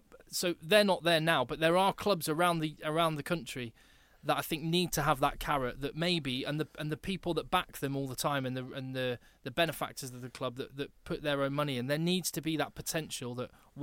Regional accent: Newbury, South East England, United Kingdom; Now, my hometown club was Newbury, and when I was in that club, I was coming through at a really good time.

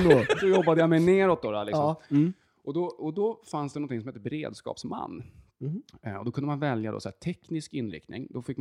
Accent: Järfälla, Stockholm County, Sweden; Alltså jag är ju uppvuxen i Järfälla, så här, Viksjö, radhus förort.

